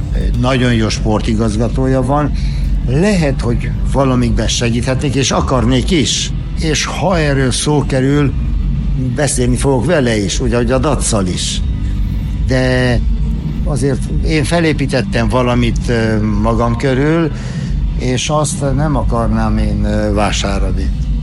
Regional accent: Romania; mert ha valaki más, oké, de engem, akiről tudják, hogy magyar vagyok, azzal boncolgatni, hogy a magyar futball a román futball

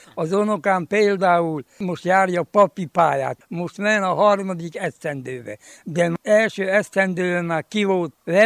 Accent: Székelyvaja, Mureș County, Romania; én itt Székelyvajában születtem, és itt is vagyok még mostanig.

